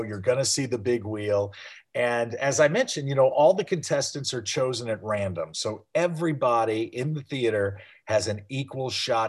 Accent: Midwest, United States; now in Key West, United States; Not originally, no. I grew up in the Midwest. I live down in Key West, Florida now

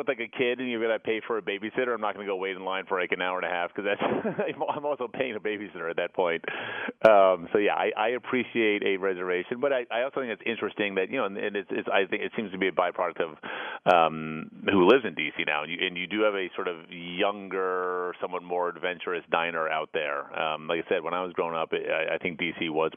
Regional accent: Washington, District of Columbia, United States; I grew up in Northwest D.C. on Jennifer Street, just off Connecticut Avenue.

